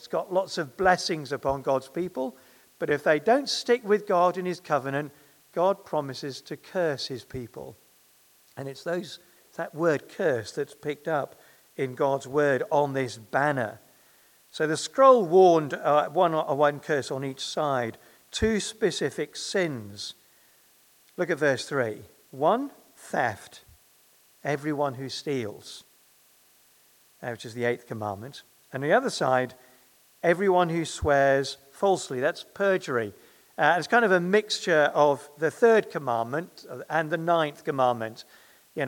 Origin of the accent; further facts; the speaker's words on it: Nairobi, Kenya; When I was a boy growing up in Nairobi, there was a new shop opened